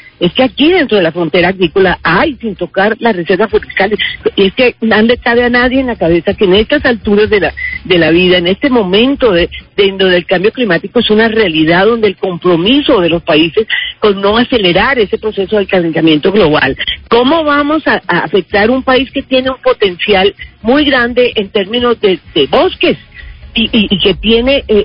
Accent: Caribbean Region, Colombia; y se lo digo como costeña

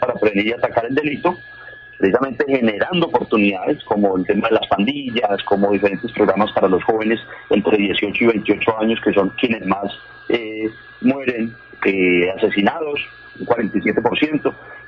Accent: Cali, Valle del Cauca, Colombia; porque a veces como caleños queremos cámaras en todo lado

